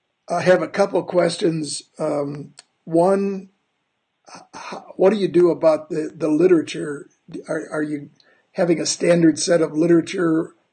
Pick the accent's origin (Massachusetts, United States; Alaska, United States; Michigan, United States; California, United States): Michigan, United States; Detroit; born there; also born or lived in Colorado; I was born in Detroit.